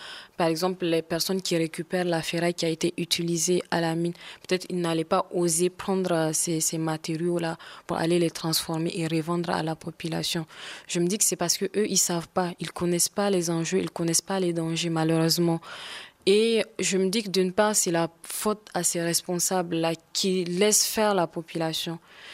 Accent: Arlit, Agadez, Niger; moi je suis née à Arlit et j'ai grandi là-bas.

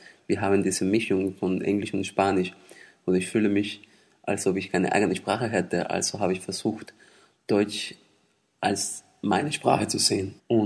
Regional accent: Puerto Rico; born there; German is a second language; Ich bin auf Puerto Rico geboren, eine kleine Insel in der Karibik. Ich bin 1980 geboren.

